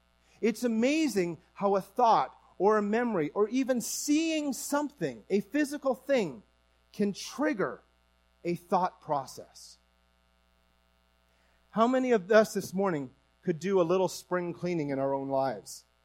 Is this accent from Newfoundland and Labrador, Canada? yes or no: yes; Newfoundland and Labrador, Canada; As you know, I'm from Newfoundland, so I'm just going to give you a little bit of Newfie language this morning.